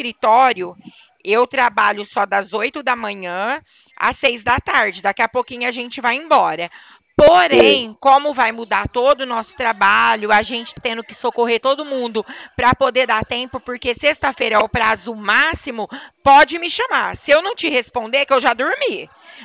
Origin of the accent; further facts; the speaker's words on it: São Paulo, Brazil; sou paulista.